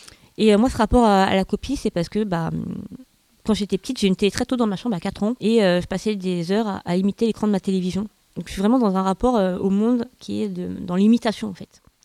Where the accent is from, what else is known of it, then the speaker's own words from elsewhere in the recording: Cergy, Île-de-France, France; Alors déjà, moi, je suis née à Cergy. J'ai fait mes études à Cergy